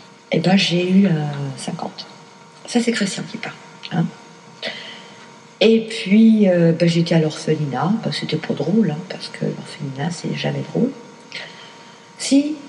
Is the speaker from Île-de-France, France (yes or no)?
yes; Paris, Île-de-France, France; born there; Donc je suis née dans le Faubourg Saint-Denis, tu vois le style.